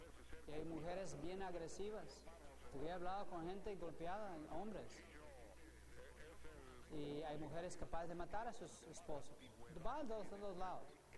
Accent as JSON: {"language": "Spanish", "region": "Mexico City", "country": "Mexico", "said": "No, es que yo he vivido, vengo de la Ciudad de México"}